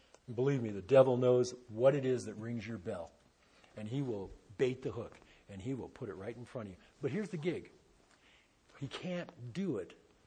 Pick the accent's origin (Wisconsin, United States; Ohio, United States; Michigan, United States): Michigan, United States; Detroit; And I grew up in Detroit. And in Detroit, we had the automotive proving grounds.